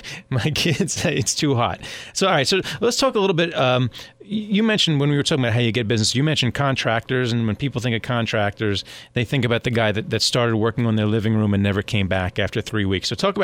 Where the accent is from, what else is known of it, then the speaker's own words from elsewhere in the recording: Westbury, New York, United States; growing up in Westbury, Long Island, the thermostat was that button